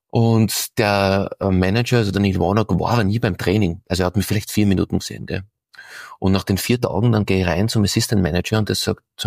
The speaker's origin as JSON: {"language": "German", "country": "Austria", "said": "Und du musst dich behaupten als Österreicher, weil ich war damals 2008 der Skifahrer und einfach der Lederhosen daheim hat"}